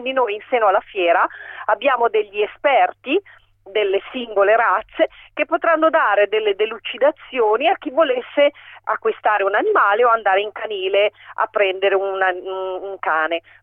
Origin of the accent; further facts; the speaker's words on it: Milan, Lombardy, Italy; Abbiamo cominciato da Milano perché siamo milanesi